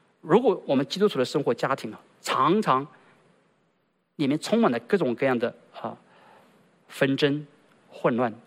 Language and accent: Chinese; China; 我们中国人说暖男，这是暖男，对不对？